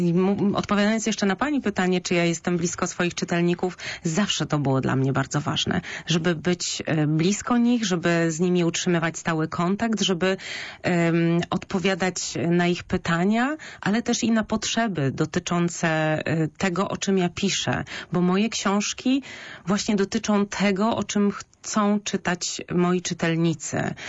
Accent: Szczecin, West Pomeranian Voivodeship, Poland; mieszkam na osiedlu, które się bardzo malowniczo nazywa Podjuchy. To jest jedno z osiedli Szczecina, więc natomiast wychowywałam się w bloku

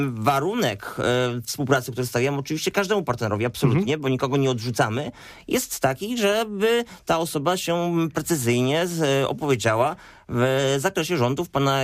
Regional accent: Poznań, Greater Poland Voivodeship, Poland; ja jestem z Piątkowa Północ, czyli z zupełnych granic z Poznania

